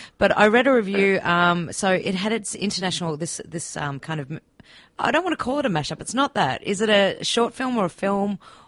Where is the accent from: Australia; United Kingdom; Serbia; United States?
Australia; And I think as an Aussie, though, it's something I like about it because I see my male friends in it and, you know, I hear their accents in it